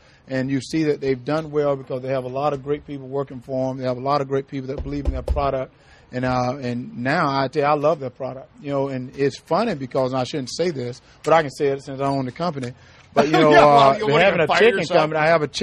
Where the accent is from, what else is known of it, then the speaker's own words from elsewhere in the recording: Georgia, United States; I grew up in Georgia. My grandparents, I have a great-grandmother passed away at 105.